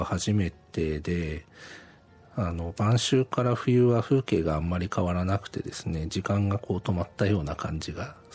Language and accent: Japanese; Hokkaido, Japan; 北海道の北の方です。